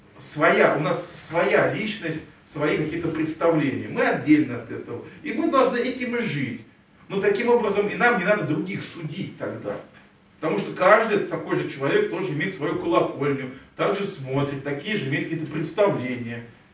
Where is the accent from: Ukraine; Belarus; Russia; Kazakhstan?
Belarus; мы из Беларуси можем смотреть и видеть все проблемы.